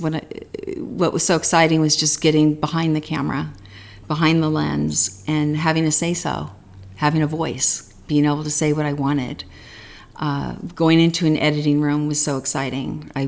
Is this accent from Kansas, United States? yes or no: no; California, United States; moved away as an adult; now in Paris, France; I grew up in California and then was discovered by an agency in France to be a model. And I went over to Paris for 6 weeks to do the collections and basically never came home.